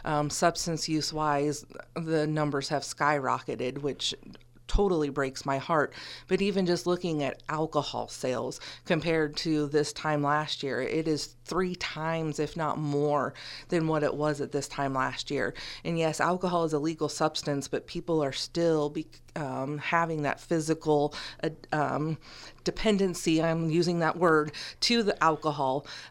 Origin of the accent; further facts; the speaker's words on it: Stronghurst, Illinois, United States; now in Macomb, United States; So I grew up in Stronghurst and have moved away for a while. And about 10 years ago, we came back to the area and we've been in Macomb since then.